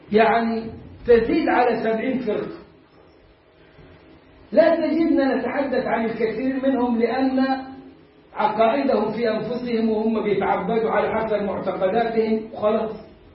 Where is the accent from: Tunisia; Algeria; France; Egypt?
Egypt; لنعرف إحنا كمصريين ما احتكناش بهم في هذه الفترة